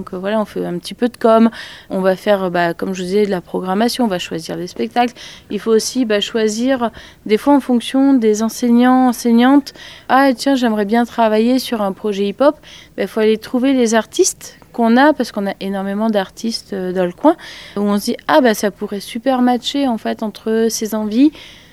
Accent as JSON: {"language": "French", "town": "Bourges", "region": "Centre-Val de Loire", "country": "France", "said": "moi, je viens de Bourges, donc une ville au centre de la France où il y a un festival. Et depuis que j'étais petite, j'allais voir des spectacles."}